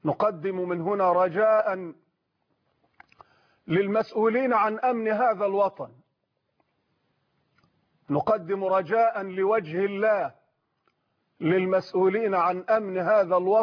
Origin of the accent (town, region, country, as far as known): Egypt